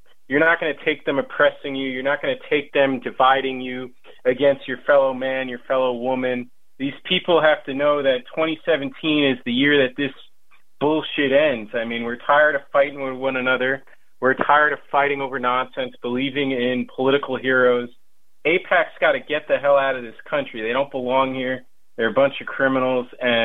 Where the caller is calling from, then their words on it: Hollywood, Florida, United States; Hey, Chris. … in Hollywood. How are you?